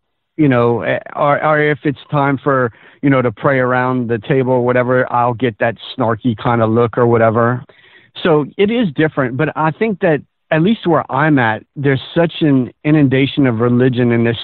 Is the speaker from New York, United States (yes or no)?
no; Louisiana, United States; I'm from Louisiana.